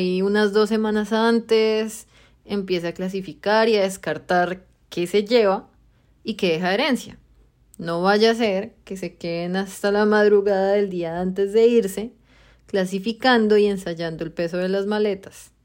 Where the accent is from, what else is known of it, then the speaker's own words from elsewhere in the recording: Colombia; moved away; nosotros salimos de Colombia hechos un mar de lágrimas y mocosos